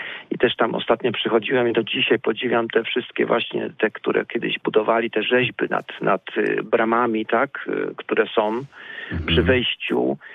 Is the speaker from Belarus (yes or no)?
no; Poznań, Greater Poland Voivodeship, Poland; ja jestem rodowitym poznaniakiem i Poznań będę zawsze kochał całym sercem